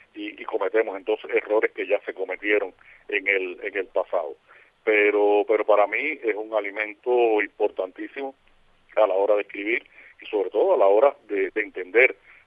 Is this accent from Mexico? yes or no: no; Cuba; moved away as an adult; now in Spain; que soy cubano, pero que empiezo a dejar de ser cubano, y la que tienen con mi madre cuando nos visita aquí a España